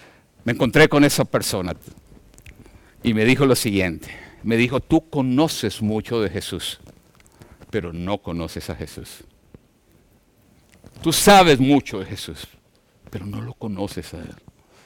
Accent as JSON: {"language": "Spanish", "country": "Colombia", "said": "En mi país decimos los colombianos que están aquí, zanahoria, mojigata, camandulera."}